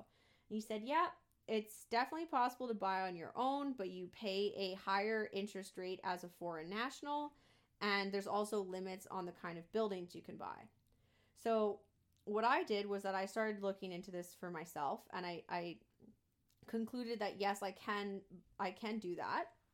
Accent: Canada; It must be impossible as a Canadian to be able to buy

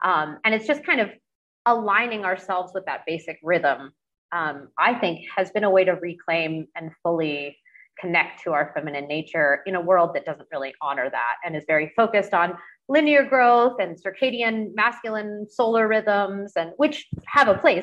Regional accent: Virginia, United States; I grew up in Northern Virginia, DC metropolitan area.

